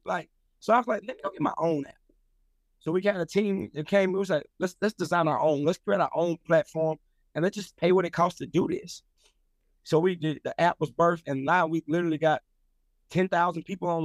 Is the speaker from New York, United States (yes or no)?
no; Louisiana, United States; now in Atlanta, United States; So that was one of the draws for me coming from, because I'm from Louisiana.